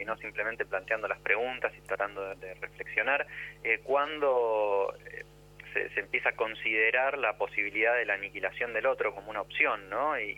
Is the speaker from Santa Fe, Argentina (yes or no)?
yes; Rosario, Santa Fe, Argentina; moved away as an adult; also born or lived in Salta / Entre Ríos; now in Buenos Aires, Argentina; Yo me crié en el interior del país, nací en Salta, crecí en Rosario y en Entre Ríos, y en esos lugares nunca había escuchado hablar del bombardeo a Plaza de Mayo. Me enteré cuando vine a vivir a Buenos Aires a los 20, 21 años.